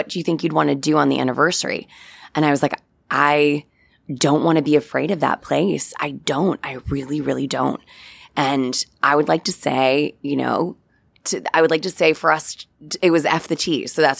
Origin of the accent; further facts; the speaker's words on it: New York, United States; now in Brooklyn, United States; I grew up on Long Island and I live in Brooklyn, but my parents have retired in Vermont.